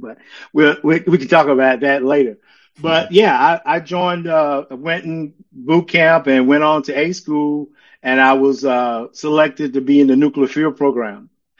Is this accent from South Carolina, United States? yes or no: yes; Allendale, South Carolina, United States; but I grew up actually here in South Carolina in a small rural town called Allendale.